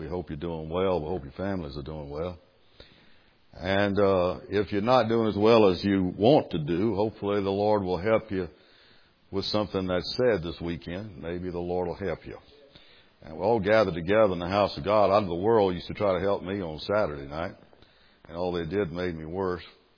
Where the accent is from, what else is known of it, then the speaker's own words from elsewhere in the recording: Louisiana, United States; So if you hear me say something Cajun tonight, I'm a Cajun from South Louisiana, I say strange things.